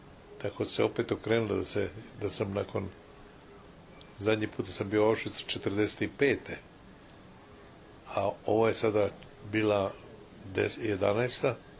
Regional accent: Čakovec, Međimurje County, Croatia; I ja sam išao u tu partizansku gimnaziju, a došao sam iz Čakovca u Zagreb.

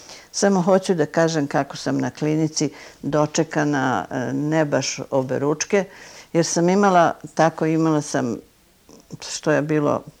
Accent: Kikinda, Vojvodina, Serbia; ja sam iz Kikinde, iz Vojvodine

